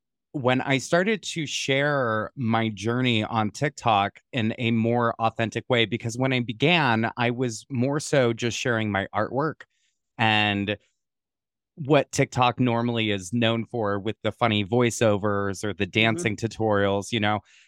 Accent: Montana, United States; I started out as a at-risk youth growing up in Montana

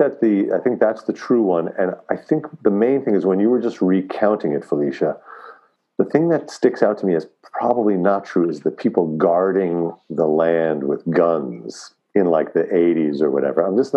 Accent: The Bronx, New York, United States; The Bronx.

